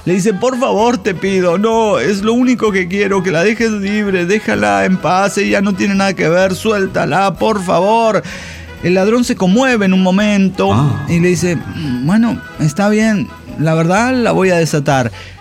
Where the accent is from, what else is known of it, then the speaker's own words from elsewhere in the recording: Aguascalientes, Mexico; de Aguascalientes.